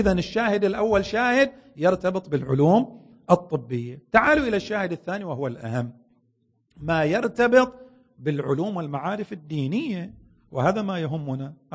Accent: Saudi Arabia; وفي بعض المجتمعات العربية وبالأخص بلدنا السعودية

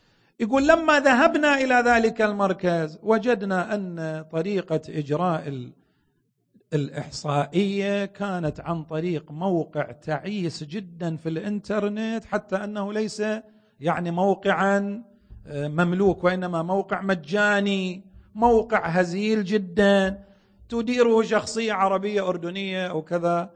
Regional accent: Saudi Arabia; وفي بعض المجتمعات العربية وبالأخص بلدنا السعودية

